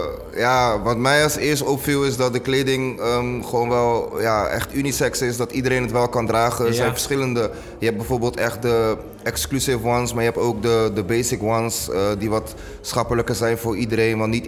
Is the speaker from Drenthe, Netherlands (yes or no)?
no; Rotterdam, South Holland, Netherlands; En ik kom uit Rotterdam-West.